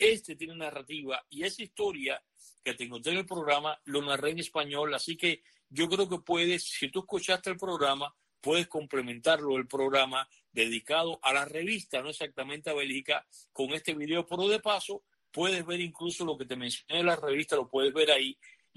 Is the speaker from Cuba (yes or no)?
yes; Cuba; para nosotros que somos cubanos